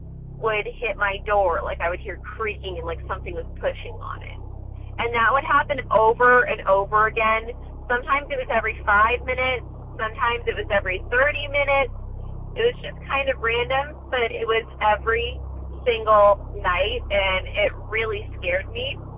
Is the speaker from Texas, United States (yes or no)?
no; California, United States; I'm from California.